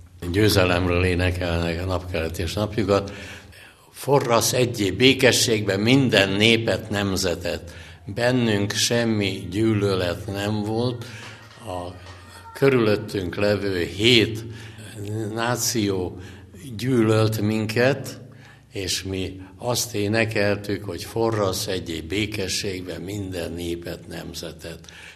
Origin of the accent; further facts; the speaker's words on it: Budapest, Hungary; born there; Én Pesten születtem